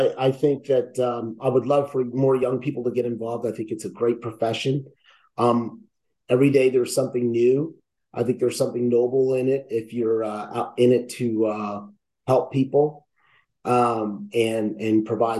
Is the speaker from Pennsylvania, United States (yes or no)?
yes; Lebanon, Pennsylvania, United States; I grew up in Lebanon, Pennsylvania, so I'm a central Pennsylvanian. My grandmother, my father, my grandmother, and all were from this area.